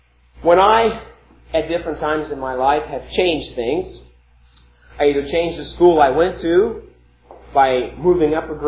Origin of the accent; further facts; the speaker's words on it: Columbus, Ohio, United States; as a child of about 5, I grew up in Columbus, and my mother took me downtown to go shopping at Lazarus.